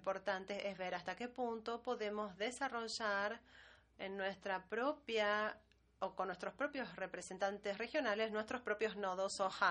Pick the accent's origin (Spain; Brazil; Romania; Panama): Brazil; soy de Brasil, soy fellow.